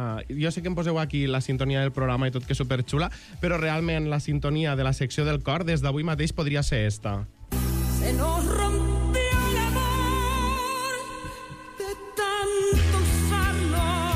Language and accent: Catalan; Jesús, Catalonia, Spain; és que jo sóc de Jesús i llavors no calculo bé les distàncies